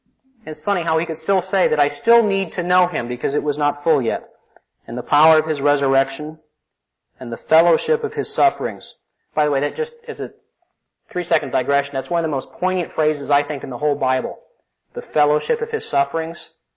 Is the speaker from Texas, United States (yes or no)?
no; Phoenix, Arizona, United States; now in Indianapolis, United States; When I was growing up in Phoenix, I had a routine on Sunday morning of Memorial Day weekend. It's the day of the Indianapolis 500. Now that I live in Indianapolis